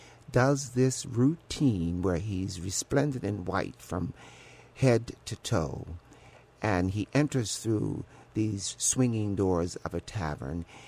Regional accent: Baltimore, Maryland, United States; I'm growing up in Baltimore, which everybody knows is one of the blackest cities in the United States of America.

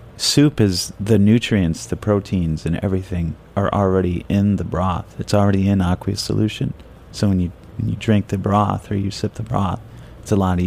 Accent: Midwest, United States; Yeah, I was born and raised out in the Midwest

